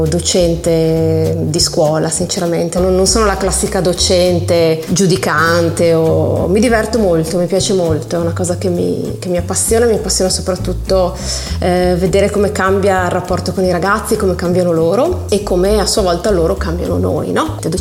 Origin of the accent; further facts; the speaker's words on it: Udine, Friuli-Venezia Giulia, Italy; Io sono nata a Udine, sono sempre vissuta qua e penso che Udine sia il mio nido, fondamentalmente non mi sono mai spostata, sono molto stanziale.